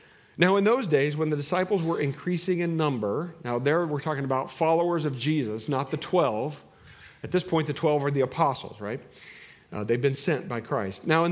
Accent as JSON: {"language": "English", "region": "Indiana", "country": "United States", "tie": "born or raised there", "lives_now": "Delaware, United States", "said": "When I grew up in Indiana, we were 2 hours from O'Hare International Airport in Chicago, and we were 2 hours from Indianapolis, the Indianapolis airport."}